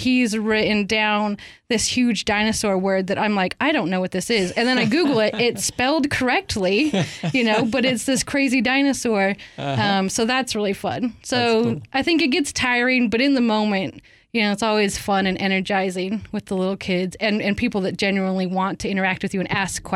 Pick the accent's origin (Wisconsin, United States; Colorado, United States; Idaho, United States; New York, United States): Idaho, United States; you know, I'm from Idaho, but I haven't seen every piece of it. And so this way I get to see just about every little tiny small town.